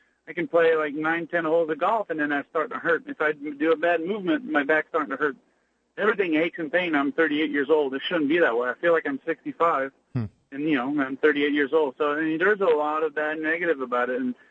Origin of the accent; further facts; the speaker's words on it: Canada; English is a second language; And, you know, I say French-Canadian. Sounds horrible. And now I'm doing an English interview.